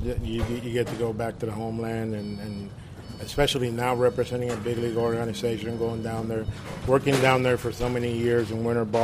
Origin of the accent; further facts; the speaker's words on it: San Pedro de Macorís, Dominican Republic; also born or lived in New York; But I lived my whole life in Dominican Republic in San Pedr